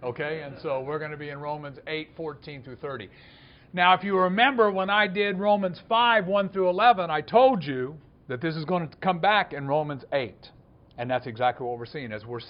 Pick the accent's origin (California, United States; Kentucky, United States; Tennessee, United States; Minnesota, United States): Kentucky, United States; I'm from Kentucky, and as a result of that, from the hills of Kentucky, I'm a simple man.